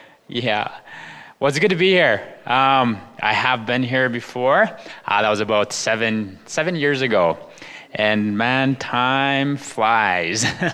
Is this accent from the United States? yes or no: no; Alberta, Canada; first language Blackfoot; So I just greeted you in my Blackfoot language. So I'm Blackfoot from the Blood Tribe, which is in southern Alberta